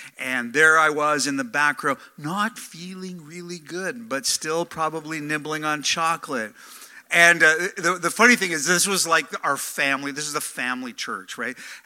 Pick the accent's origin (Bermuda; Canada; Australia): Canada; Ontario; I grew up in Northern Ontario, a very small town, very small church. All of our family lived in Saskatchewan